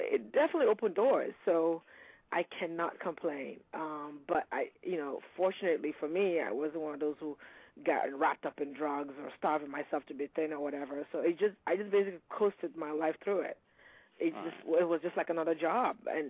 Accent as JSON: {"language": "English", "town": "New York City", "region": "New York", "country": "United States", "tie": "born or raised there", "said": "I was born in Brooklyn, but I'm actually from Nigeria. I'm off Nigerian parent, yes."}